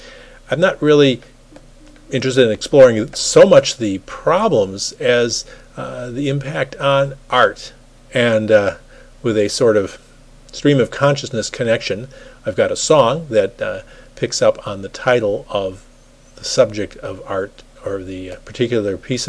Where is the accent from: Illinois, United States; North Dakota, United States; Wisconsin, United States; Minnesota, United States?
Minnesota, United States; Minneapolis; I grew up in the Minneapolis area